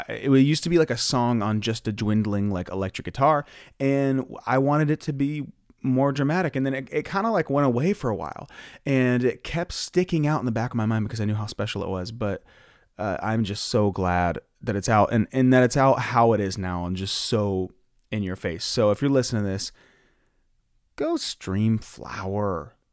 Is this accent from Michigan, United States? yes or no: no; Ohio, United States; now in Los Angeles, United States; But it's been really like gloomy in LA, which I like, because I'm from Ohio, and we're used to having most of the year be gloomy.